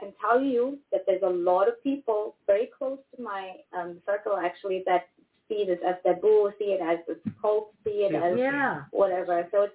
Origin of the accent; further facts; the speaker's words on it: South Africa; I'm from South Africa originally.